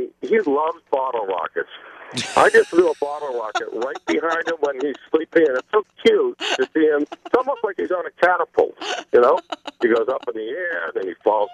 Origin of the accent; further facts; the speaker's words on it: Milford, United States; in my hometown of Milford